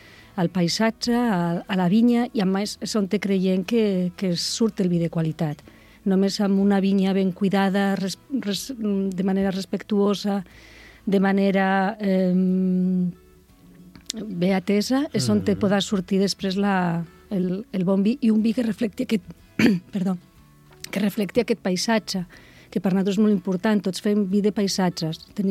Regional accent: Navarre, Spain; born there; moved away as an adult; jo sóc originària de Navarra, vaig néixer a Navarra, però vaig vindre al Penedès a estudiar. I ja em vaig quedar atrapada aquí.

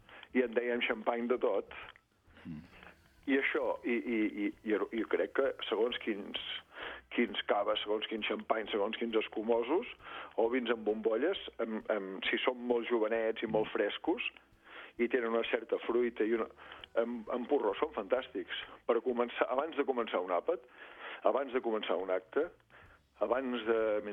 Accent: Besalú, Catalonia, Spain; A casa meu, que sóc de Besalú, fèiem...

